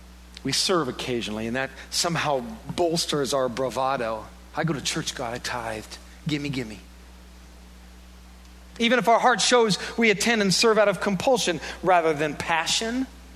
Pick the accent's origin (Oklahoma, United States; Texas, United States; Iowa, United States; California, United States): Iowa, United States; I'm from Iowa. I'm just a farm kid from Iowa.